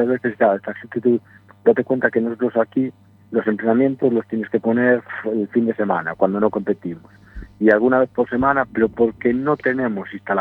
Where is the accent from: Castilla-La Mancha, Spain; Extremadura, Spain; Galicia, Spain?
Galicia, Spain; nosotros venimos de Galicia, que juega béisbol 0